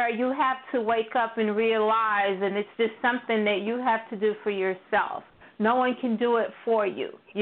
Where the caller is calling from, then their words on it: Florida, United States; I'm calling from Florida.